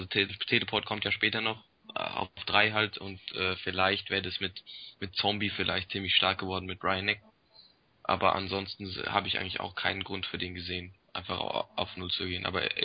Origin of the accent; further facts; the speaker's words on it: Hesse, Germany; ich bin 16 Jahre alt, ich komme aus der Nähe von Gießen, spiele auch hauptsächlich im Raum Hessen